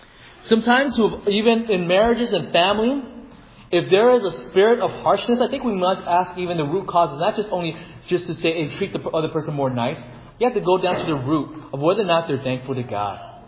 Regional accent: United States; born there; I'm ABC. I'm American-born Chinese, right?

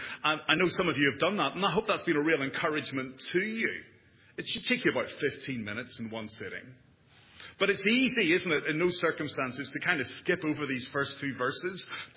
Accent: Ireland; As you probably gathered, I'm not from round here, and I come from Ireland.

